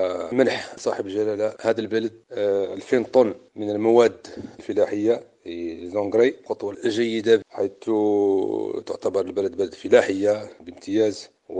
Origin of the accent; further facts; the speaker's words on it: Morocco; now in Gabon; ونحن كجالية مغربية مقاطنة بالجابون